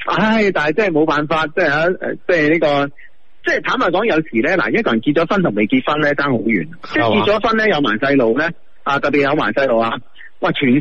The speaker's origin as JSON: {"language": "Cantonese", "country": "China", "said": "我哋中国人点样怕病？"}